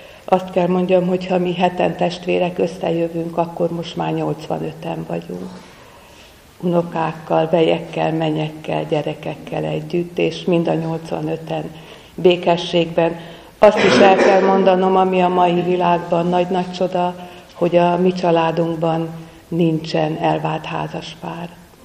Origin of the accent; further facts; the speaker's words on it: Budapest, Hungary; egy nagyon vallásos, katolikus polgárcsaládba születtem Budán, a Szilágyi Dezső térnél pontosan, de mi nem a református templomba jártunk, hanem a szemben levő katolikus templomba